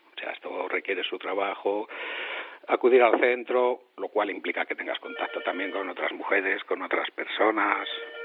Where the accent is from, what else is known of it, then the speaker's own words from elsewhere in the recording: Zamora, Castile and León, Spain; born there; now in Murcia, Spain; aunque yo vivo en Murcia, yo nací en Zamora, así que doblemente orgulloso.